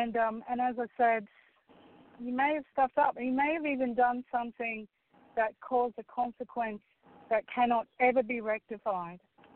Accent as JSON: {"language": "English", "region": "Scotland", "country": "United Kingdom", "said": "As a Scot, that is something that we learned as Scots a long time ago, because we were persecuted by the English for so many centuries."}